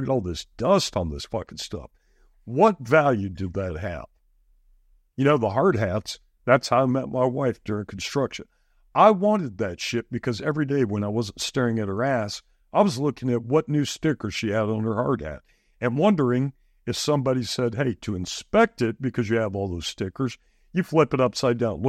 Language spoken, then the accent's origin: English; Guam; because growing up on Guam and being overseas, you know, they don't have a lot of aggregate out there, so they use coral.